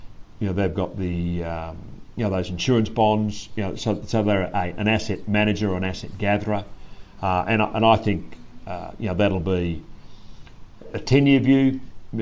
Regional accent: Australia; I suppose I'm like most Australians.

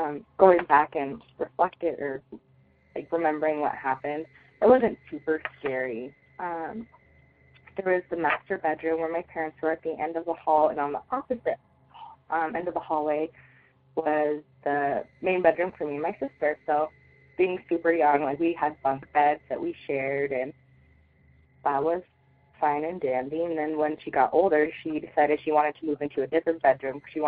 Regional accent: Denver, Colorado, United States; I'm from Denver, Colorado, and I have a story.

